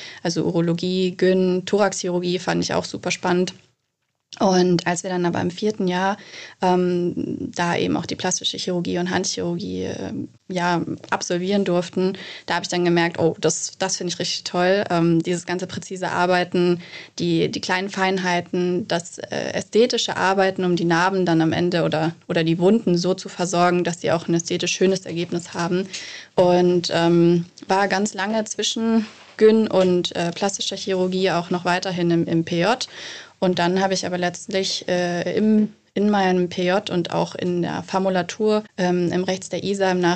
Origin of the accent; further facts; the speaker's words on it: Munich, Bavaria, Germany; Ich komme aus München. München ist meine Heimat. Hier bin ich geboren und hier fühle ich mich mit am wohlsten.